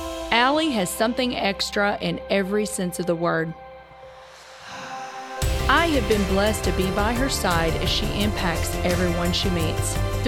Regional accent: Paducah, Kentucky, United States; Because I always tell people I'm from Paducah. I'm like, it's very small, about 45,000 people

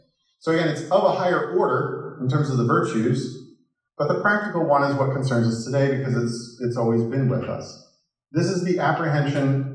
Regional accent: Midwest, United States; I'm from the Midwest here

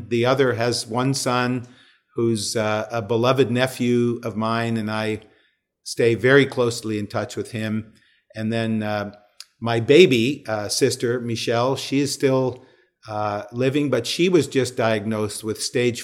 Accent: Canada; also born or lived in New Brunswick / Ottawa / Toronto; I grew up in Canada, was born in the eastern province of New Brunswick, lived in Ottawa, the nation's capital, and then did high school in Toronto, and then university at Queen's, which is halfway between Toronto and Montreal.

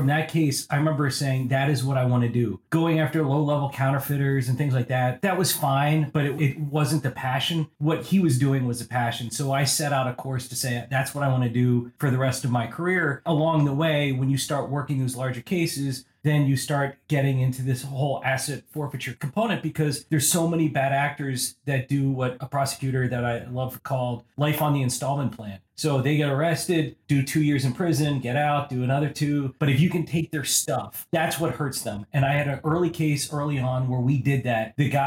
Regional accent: Virginia, United States; Yeah, so I grew up in Virginia. My dad was a Secret Service agent.

